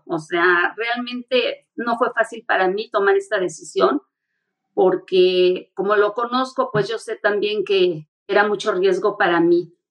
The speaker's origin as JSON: {"language": "Spanish", "country": "Mexico", "said": "Nosotros como mexicanos"}